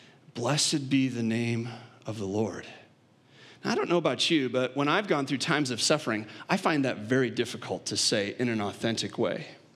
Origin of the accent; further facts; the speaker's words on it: Illinois, United States; I grew up in Western Illinois. I'm not a Cubs fan.